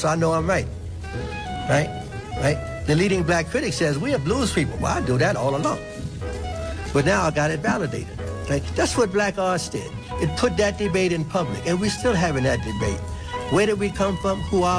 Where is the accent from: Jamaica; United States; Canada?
United States; Chicago, Illinois; Well, I'm from Chicago.